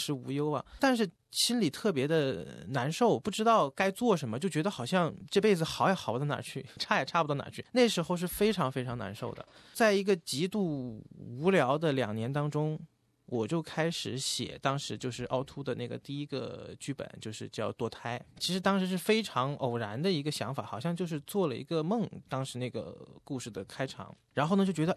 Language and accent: Chinese; Chongqing, China; 我家是重庆的，当时我过来以后呢是读的那个人力资源管理的一个本科。